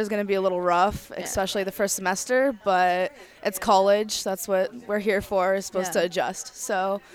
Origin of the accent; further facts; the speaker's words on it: San Diego, California, United States; I'm from San Diego, California.